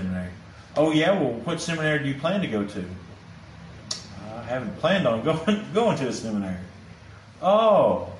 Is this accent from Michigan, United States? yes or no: no; Joplin, Missouri, United States; Well, I'm from Joplin.